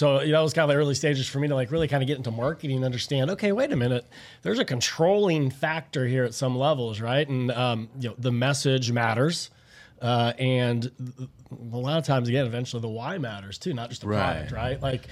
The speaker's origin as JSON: {"language": "English", "town": "Las Vegas", "region": "Nevada", "country": "United States", "tie": "born or raised there", "said": "I grew up in Las Vegas, so the first 12 years of my life were"}